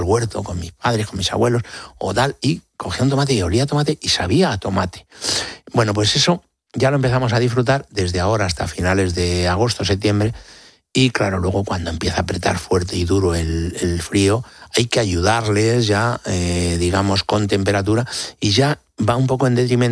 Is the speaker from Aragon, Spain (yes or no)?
no; Villaconejos, Community of Madrid, Spain; born there; Que soy nacido en Villaconejos.